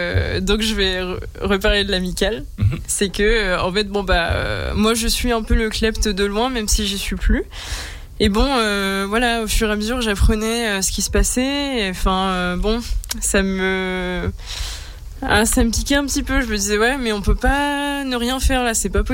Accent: North, France; now in Grenoble, France

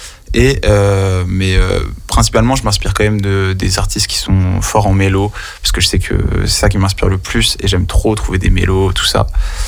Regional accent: Auvergne-Rhône-Alpes, France; now in Grenoble, France; je suis un artiste de Grenoble. Enfin, à la base, je viens de la Drôme. Mais voilà, là, ça fait plusieurs années que je suis sur Grenoble.

